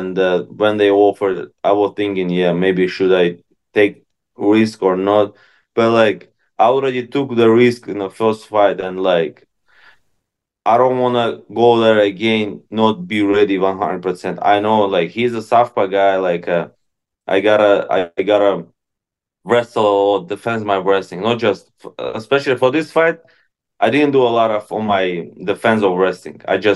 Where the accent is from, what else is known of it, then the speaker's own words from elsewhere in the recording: Russia; English is a second language; now in United States; because I grew up in Russia, so we have a little bit different